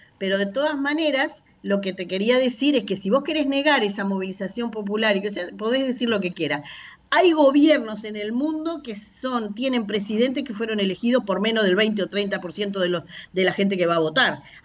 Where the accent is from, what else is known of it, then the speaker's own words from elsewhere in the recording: Uruguay; siendo uruguaya y conociendo como somos los uruguayos